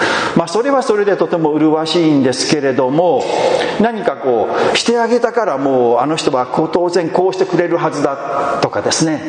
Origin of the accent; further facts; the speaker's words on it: Shimane, Japan; now in Osaka, Japan; 私も 島根県から離れてですね、この遠いあの外国の地にですね、大阪にやってきて